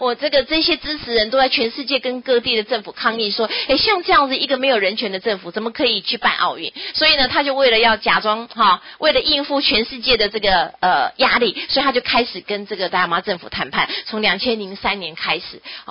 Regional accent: Taiwan; 我们台湾人在这里面占了一个非常重要的地位，我们有一个很神圣的使命。为什么？因为我们也用华文，对不对？我们也用华语

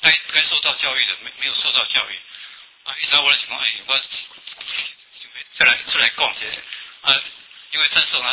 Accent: Taiwan; also born or lived in Beijing; 我父亲是福建人，福州人啊，我母亲是北平人，啊，我本身是在北平出生的，啊，也是在那个眷村长大的。

